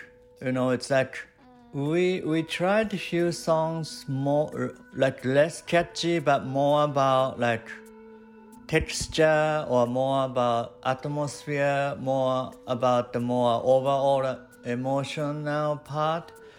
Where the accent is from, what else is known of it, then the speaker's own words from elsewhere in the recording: Japan; English is a second language; I'm originally from Japan, so English is not my first language